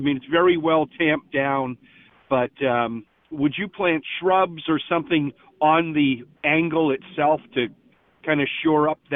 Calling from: Mashpee, Massachusetts, United States; I'm calling from Mashpee.

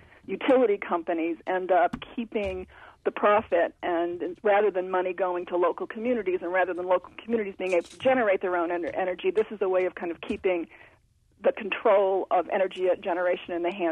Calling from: Vermont, United States; I'm calling from the Northeast Kingdom of Vermont.

